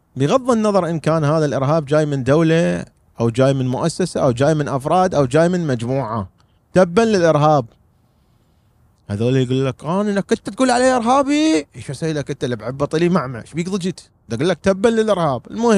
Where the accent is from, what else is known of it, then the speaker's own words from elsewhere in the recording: Iraq; ودمر بلدي العراق